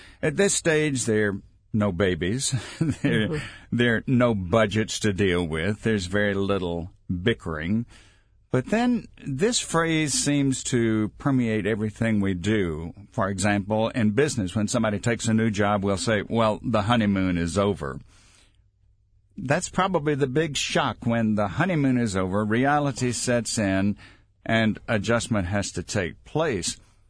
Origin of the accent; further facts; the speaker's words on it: Mississippi, United States; I remember I was directing a seminar in my home state of Mississippi